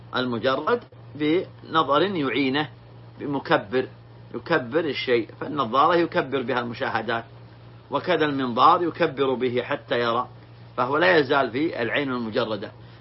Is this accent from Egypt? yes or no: no; Saudi Arabia; نحن ولله الحمد في بلادنا المملكة العربية السعودية